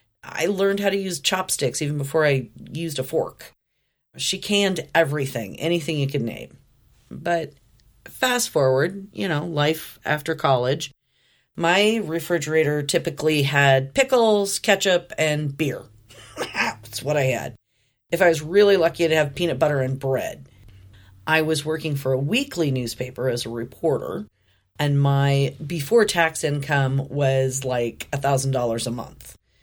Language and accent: English; Oregon, United States; Growing up in Southern Oregon in the 70s and 80s in a one earner household of four meant that my mom had to be very, very creative in her food budget.